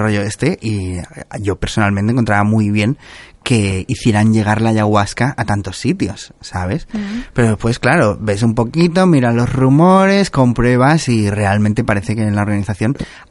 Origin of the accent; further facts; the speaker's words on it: Tarragona, Catalonia, Spain; Yo soy de Tarragona, he crecido ahí, me he hecho un nombre en Salou y en Tarragona.